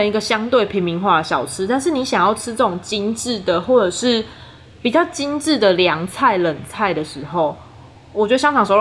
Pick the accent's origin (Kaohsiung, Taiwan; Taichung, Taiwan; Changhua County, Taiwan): Kaohsiung, Taiwan; 应该说我高雄人